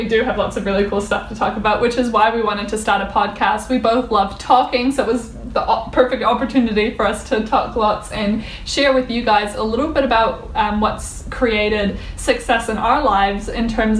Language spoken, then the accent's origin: English; Canada; now in New Zealand; But right now we are based here in New Zealand, and I'm originally a Canadian. I moved to New Zealand 11 years ago